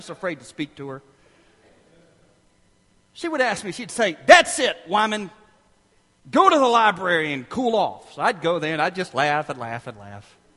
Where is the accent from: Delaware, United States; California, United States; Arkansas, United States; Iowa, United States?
Arkansas, United States; But I can't just stay in Arkansas forever, you know. My mama's there. She says you got to come home for Christmas.